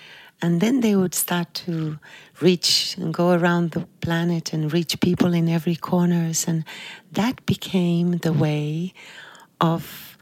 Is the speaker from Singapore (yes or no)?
no; Finland; moved away as an adult; her request to leave my home country, Finland, and travel to India to study with Osho. And so I left on that journey, year 95